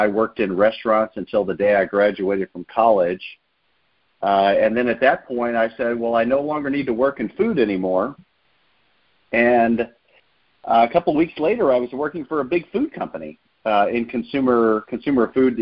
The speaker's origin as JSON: {"language": "English", "town": "Chicago", "region": "Illinois", "country": "United States", "tie": "born or raised there", "said": "I grew up in the Chicagoland area with a bunch of first and second generation Italians."}